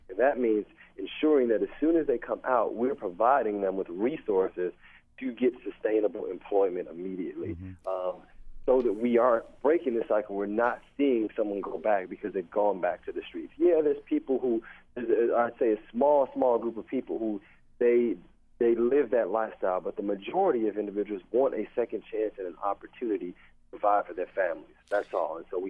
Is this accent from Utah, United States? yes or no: no; Chicago, Illinois, United States; I'm originally from Chicago, which is a city that has led the country in violence for several years now